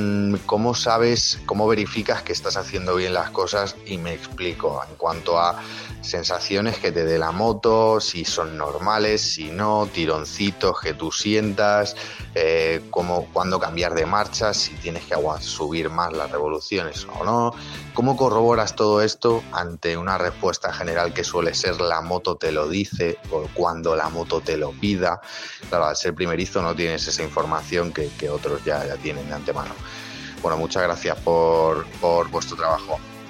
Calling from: Madrid, Community of Madrid, Spain; de Madrid y mi consulta es para toda la gente

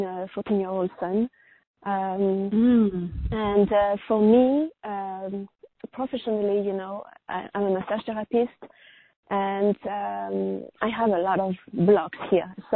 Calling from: Sedona, Arizona, United States; I'm calling actually from Sedona, Arizona, but my number is still from California, 949 area, you know.

